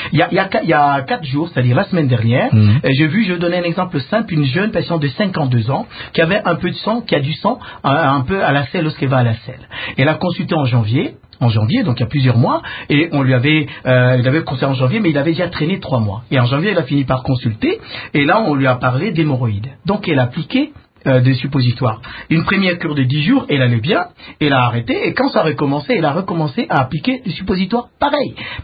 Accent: DR Congo; chez nous au Congo.

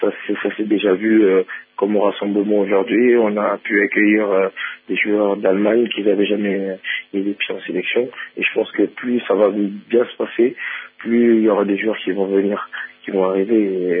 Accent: Republic of the Congo; Mais je suis congolais, et même si je sais que c'est dur

